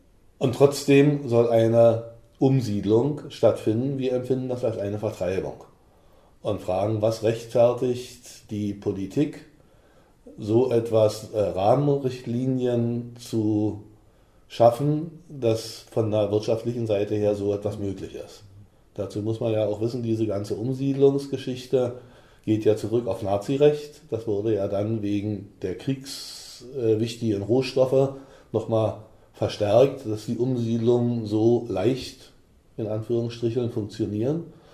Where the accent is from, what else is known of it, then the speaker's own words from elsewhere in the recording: Berlin, Germany; also ich bin gebürtiger Berliner und bezeichne das als meine Heimat